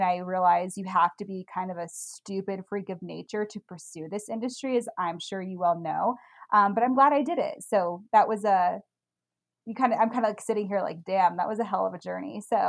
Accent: Reno, Nevada, United States; I'm from Reno, Nevada, which is a very small town, and I'm in a small community in that town.

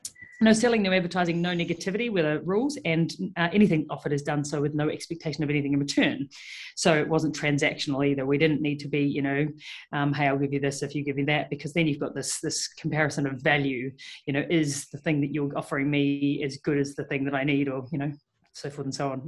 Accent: New Zealand; now in Melbourne, Australia; Well, I moved to Melbourne 6 years ago, 2015, and started my career as a vet over here. And I moved from New Zealand

